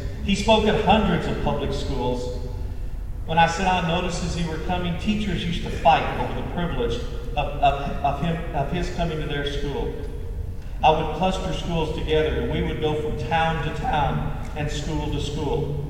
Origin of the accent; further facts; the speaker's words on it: Oklahoma, United States; accent: Oklahoma; Oklahoma, if you can't tell by my accent, yes, I am from Oklahoma.